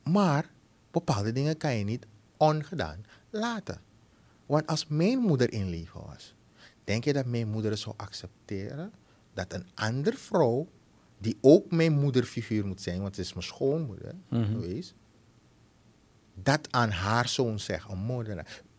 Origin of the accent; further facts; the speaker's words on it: Suriname; We zijn Surinamers